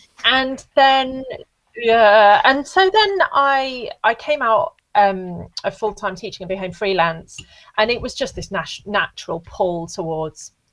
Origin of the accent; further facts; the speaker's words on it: Burton-on-Trent, West Midlands, United Kingdom; accent: Midlands; Oh, I'm from Burton-on-Trent.